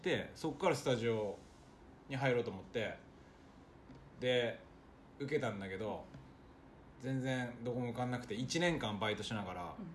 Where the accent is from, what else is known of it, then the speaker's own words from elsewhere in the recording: Sapporo, Hokkaido, Japan; 札幌です、はい、札幌育ちで、2013年に独立して